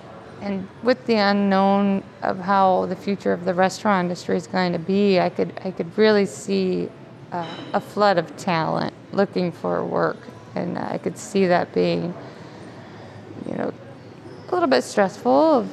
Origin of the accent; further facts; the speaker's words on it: Portland, Oregon, United States; I've been so familiar with it growing up in Portland.